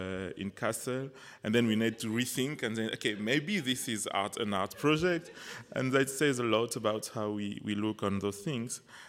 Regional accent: Lubumbashi, Haut-Katanga, DR Congo; English is a second language; Hello, so … I'm coming from Lubumbashi in Congo. I need to apologize for a couple of things. The first is my English. I'm not a native English speaker

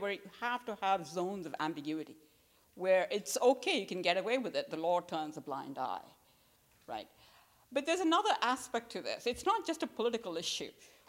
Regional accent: India; I grew up in India, which is a heavily caste society

